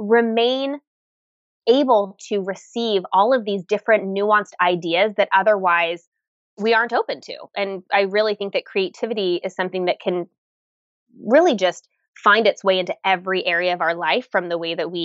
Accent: Utah, United States; I grew up in Utah near the mountains, and we would literally like climb to the top of mountains fairly frequently.

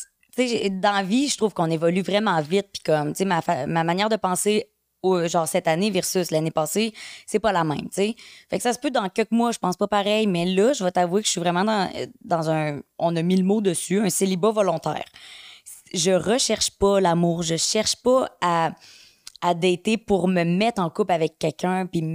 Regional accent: Quebec, Canada; now in Montreal, Canada; puisque je suis originaire de la Beauce.

